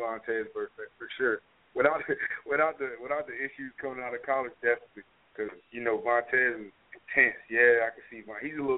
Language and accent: English; Jacksonville, Florida, United States; You know, I was with the Jaguar staff, so that's my hometown.